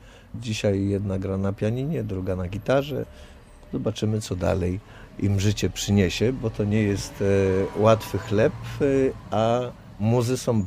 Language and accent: Polish; Delphi, Central Greece, Greece; jako mały chłopiec, jak wychowywałem się w Delfach